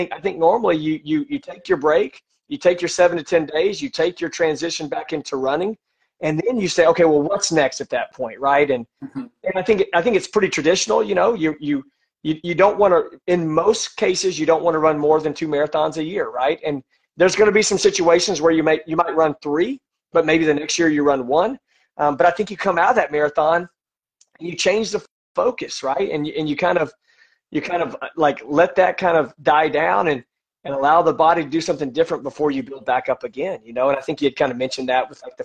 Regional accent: Texas, United States; being in Texas, we're from Texas, we always do something in Houston.

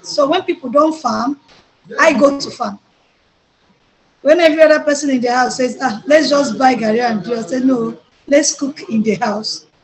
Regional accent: Imo, Nigeria; I am from Imo State, precisely Imo State, Nigeria.

